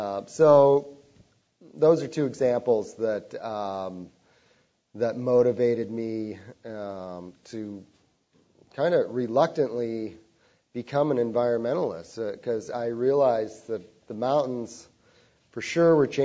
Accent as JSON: {"language": "English", "region": "Massachusetts", "country": "United States", "tie": "born or raised there", "said": "And I would say there was different indicators growing up on Cape Cod. Growing up on Cape Cod, always wanting to snowboard and studying the Pilgrims, harsh winters"}